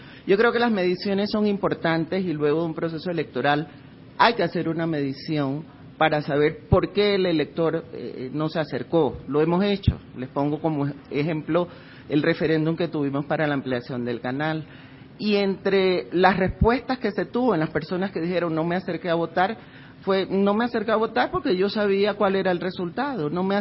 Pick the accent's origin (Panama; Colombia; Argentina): Panama; yo vengo de un país donde las elecciones, el votar no es obligatorio, soy panameña